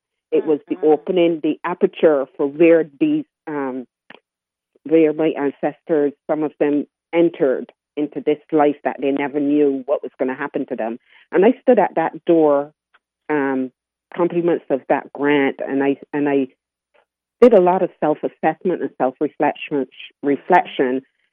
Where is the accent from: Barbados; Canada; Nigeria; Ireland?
Barbados; I am from Barbados. I'm 61 years old. And Barbados is in the Caribbean, a small Caribbean island.